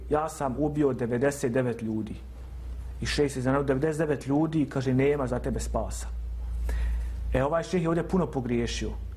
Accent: Bosnia & Herzegovina; ja sam čuo da u Turskoj, da kažem, su strožija malo pravila nego kod nas u Bosni

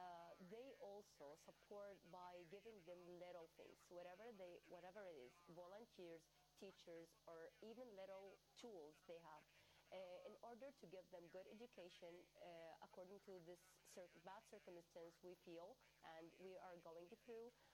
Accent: United Arab Emirates; English is a second language; now in Gaza, Palestine; I'm a proud Palestinian from Gaza. I was born in United Arab Emirates and I lived there for 18 years.

